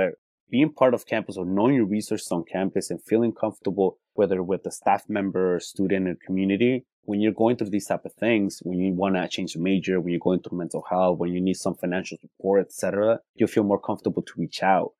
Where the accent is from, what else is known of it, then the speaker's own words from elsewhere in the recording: California, United States; Born and raised in California. My parents are Mexicanos and first generation here in this country.